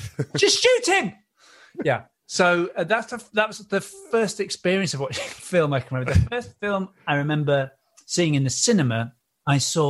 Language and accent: English; Manchester, North West England, United Kingdom; I did not. I grew up in Manchester, yeah.